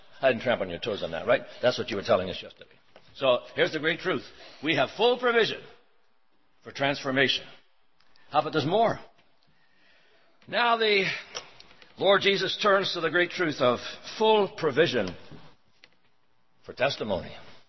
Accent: Canada; born there; because I was born in Canada.

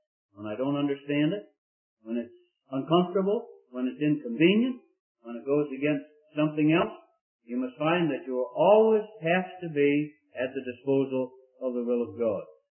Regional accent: Scotland, United Kingdom; being a Scotsman, I don't mind the fact that the other fellow has to pick up the dinner tab

